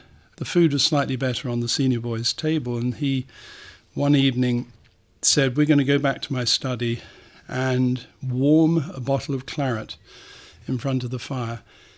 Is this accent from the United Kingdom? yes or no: yes; South West England, United Kingdom; also born or lived in Hertfordshire; You say I grew up in Somerset. In fact, I was born in Somerset and we ended up back in Somerset, but we were quite peripatetic in the interim.